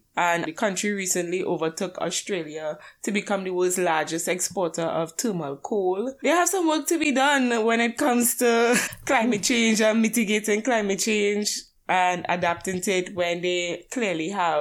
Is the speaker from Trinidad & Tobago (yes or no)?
yes; Trinidad, Trinidad & Tobago; That's more people than in my home country, Trinidad, multiplied by 50.